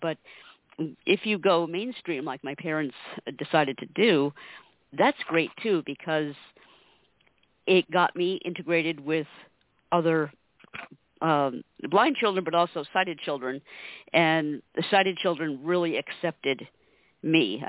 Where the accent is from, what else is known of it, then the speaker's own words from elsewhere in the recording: New Hampshire, United States; also born or lived in Connecticut; now in New Jersey, United States; Well, I am from New England, so I was born in Connecticut and moved to New Hampshire in the 60s, and then came down to New Jersey to take a job with the Seeing Eye in 2006.